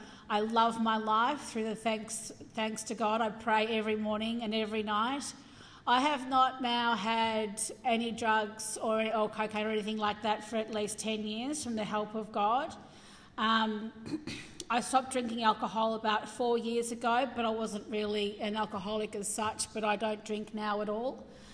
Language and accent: English; Mount Eliza, Victoria, Australia; I was brought up down in Mount Eliza.